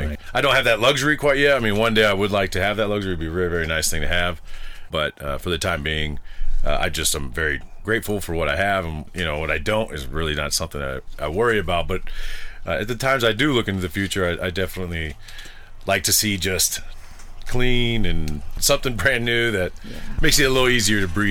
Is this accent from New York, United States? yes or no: no; California, United States; Well, I'm from the Bay Area in California.